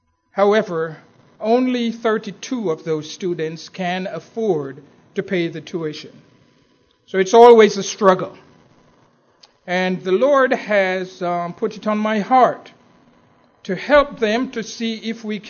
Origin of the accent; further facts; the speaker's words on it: Jamaica; And so I grew up in Jamaica and was actively involved in the church.